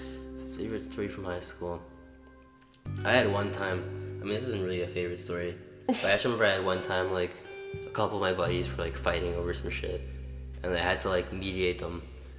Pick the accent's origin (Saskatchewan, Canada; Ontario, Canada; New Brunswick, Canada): Ontario, Canada; Markham; I grew up in Markham. Both my parents are Polish.